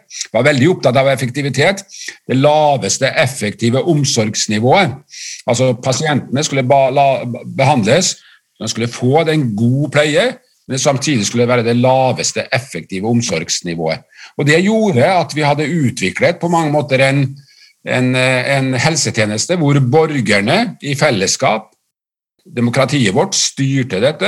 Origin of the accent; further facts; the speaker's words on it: Kristiansund, Møre og Romsdal, Norway; det er klart at jeg er jo fra Kristiansund